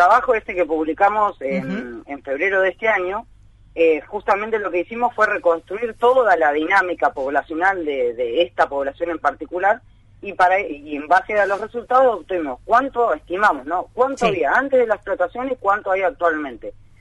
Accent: Buenos Aires, Argentina; yo viniendo de Capital, o sea, yo nací en Buenos Aires uh-huh. y viví hasta los 10 años

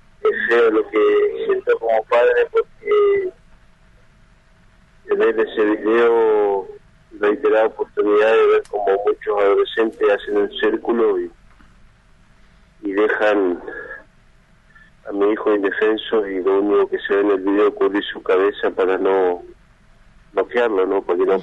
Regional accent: Argentina; somos argentinos y tenemos derecho a circular por cualquier parte de la República Argentina

